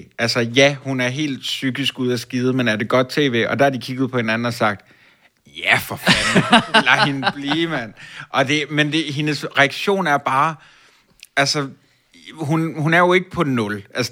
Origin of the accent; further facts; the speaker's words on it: North Denmark Region, Denmark; nu er jeg selv fra Nordjylland, gør jeg meget ud af at nævne i alle podcast, jeg har.